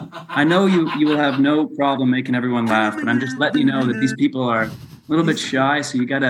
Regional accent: Minnesota, United States; now in Oslo, Norway; No, I'm from Minnesota, but I live here.

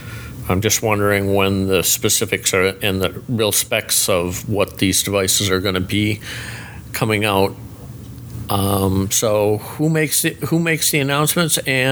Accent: Twin Cities, Minnesota, United States; I'm from the Twin Cities up in the Great White North.

